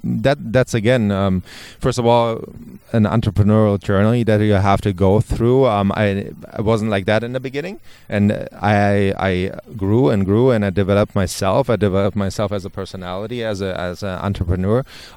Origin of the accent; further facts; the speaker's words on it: Germany; English is a second language; I'm from Germany, and it's not my first language.